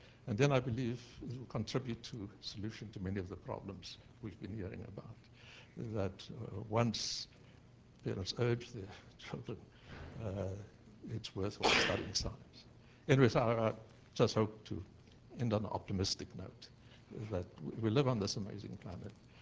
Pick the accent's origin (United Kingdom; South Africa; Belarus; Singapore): South Africa; now in United States; I grew up in South Africa, and my life didn't really start until I moved to the US.